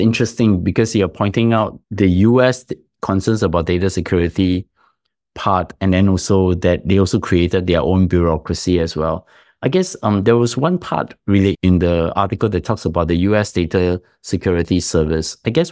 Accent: Singapore; As a Singaporean, I felt bad for him.

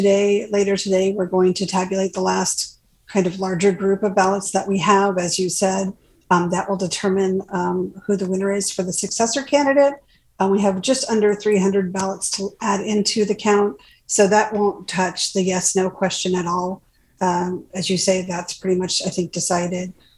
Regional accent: Washington, District of Columbia, United States; moved away as an adult; My mom was super politically active, and I grew up in Washington, D.C. I used to study in high school at the Library of Congress in the reading room.

